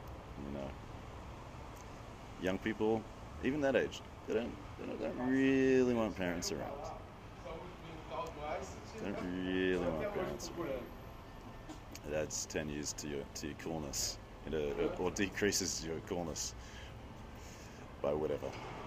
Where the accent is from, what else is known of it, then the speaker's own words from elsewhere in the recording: Australia; I'm Australian. Like, it's, we have very harsh sun there.